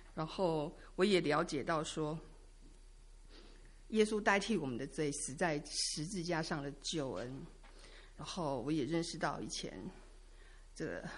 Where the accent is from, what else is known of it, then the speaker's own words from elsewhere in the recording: Taiwan; 我来自台湾。我们家是一个就是非常的民间信仰的一个家庭，